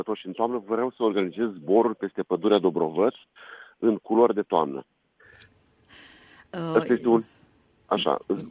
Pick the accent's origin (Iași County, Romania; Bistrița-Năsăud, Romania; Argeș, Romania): Iași County, Romania; Iași; eram 3 piloți din Iași